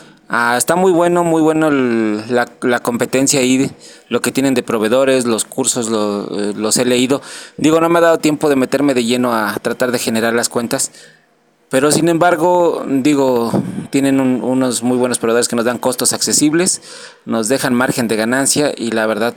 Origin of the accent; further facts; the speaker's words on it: Mexico; buenas tardes. Soy de México. Llevo con ustedes alrededor de 3 o 4 meses.